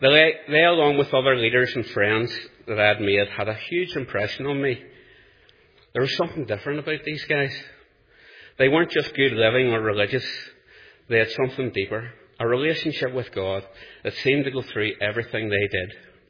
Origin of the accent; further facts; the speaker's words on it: Monkstown, Northern Ireland, United Kingdom; For the first 28 years of my life, I grew up in the Monkstown Estate.